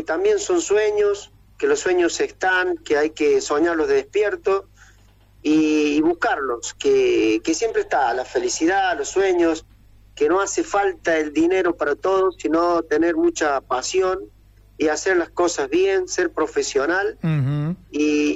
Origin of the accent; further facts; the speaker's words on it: San Luis, Argentina; ser puntano para mí es lo más grande. Siempre digo que si vuelvo a nacer me gustaría ser quien soy, ser puntano. Mi tierra la amo con todo mi corazón y siempre he querido lo mejor. Y acá estamos por San Luis